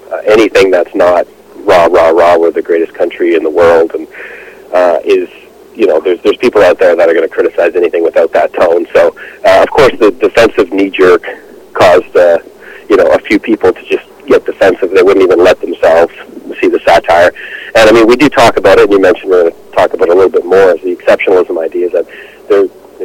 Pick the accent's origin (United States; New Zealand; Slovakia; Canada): Canada; Ontario; also born or lived in Saskatchewan; I went to school in Saskatchewan. I'm from Southern Ontario originally.